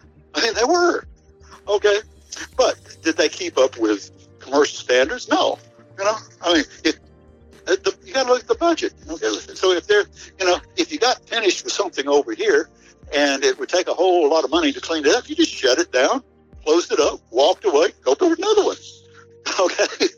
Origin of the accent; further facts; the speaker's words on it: United States; You people, obviously, because I'm from Washington, and I've got a checklist.